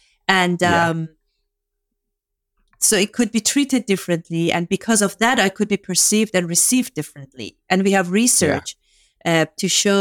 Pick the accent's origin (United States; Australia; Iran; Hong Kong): Iran; growing up in Iran